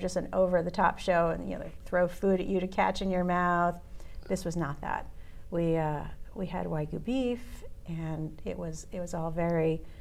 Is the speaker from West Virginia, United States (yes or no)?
no; New York City, New York, United States; I grew up in New York City.